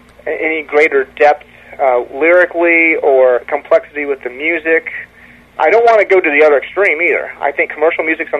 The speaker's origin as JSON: {"language": "English", "region": "Ohio", "country": "United States", "said": "Most music I sell is not in Ohio, which is, my home state."}